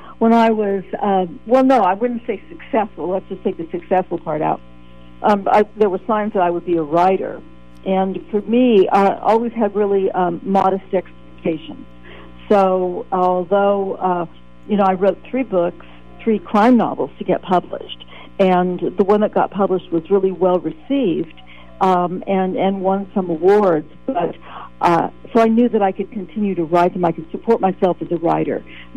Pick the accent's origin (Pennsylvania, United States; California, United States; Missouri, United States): California, United States; Mountain View; I grew up in Mountain View, California, and I had a very small nuclear family